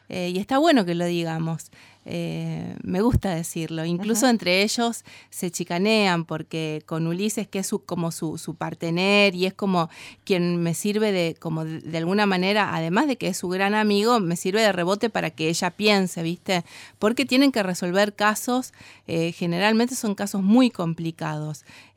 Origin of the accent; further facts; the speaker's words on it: Santa Fe, Argentina; moved away as an adult; now in Rosario, Argentina; Sí, Santa Fe. Viví hasta los 18 años acá.